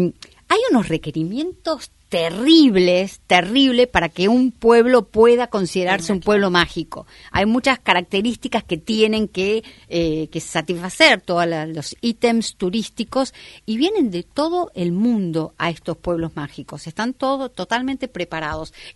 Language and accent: Spanish; Aguascalientes, Mexico; now in Buenos Aires, Argentina; Yo soy de Aguas Calientes, pero vivo en Buenos Aires hace 30 años.